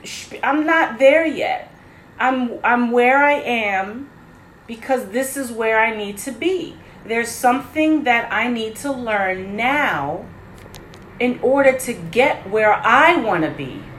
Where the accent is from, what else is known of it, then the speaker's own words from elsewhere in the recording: New York, United States; accent: New York; Oh, my accent's going to come out. New York accent, mind you.